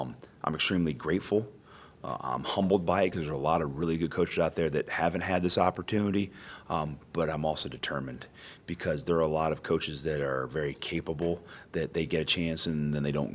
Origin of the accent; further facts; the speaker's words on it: Akron, Ohio, United States; We come from similar backgrounds, being in the Midwest and old mill towns.